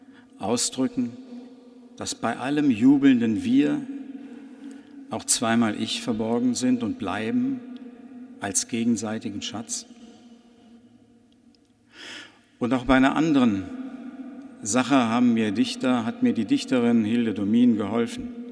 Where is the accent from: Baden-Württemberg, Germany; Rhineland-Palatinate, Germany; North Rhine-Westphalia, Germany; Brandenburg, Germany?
Rhineland-Palatinate, Germany; Als vor jetzt bald 2 Jahren in meiner Heimat die Ahr zur fürchterlichen Flut wurde